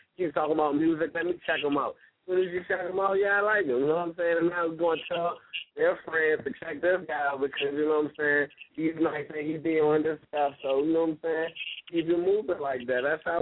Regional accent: Jamaica; I'm Jamaican, so it's in me.

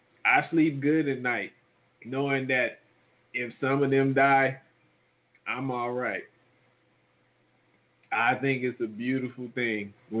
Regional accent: New Orleans, Louisiana, United States; I mean, even more than my hometown, New Orleans, Katrina.

